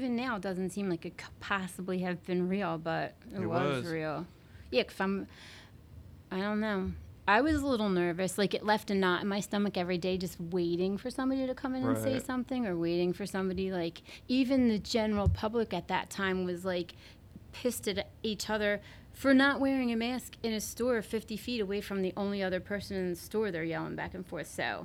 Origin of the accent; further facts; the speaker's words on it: Philadelphia, Pennsylvania, United States; There was no way I was going to not work if they were going to burn my hometown to the ground